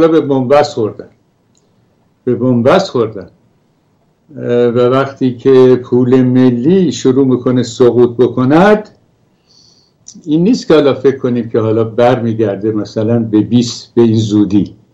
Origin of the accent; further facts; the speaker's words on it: Iran; moved away; ما که از ایران آمدیم بیرون